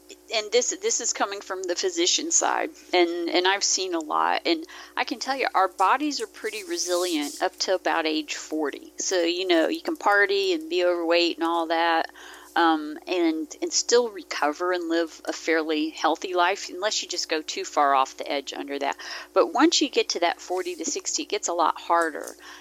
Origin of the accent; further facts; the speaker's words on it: Mississippi, United States; I grew up in Mississippi. My dad was in the military. My family wasn't from there, but that's where we ended up.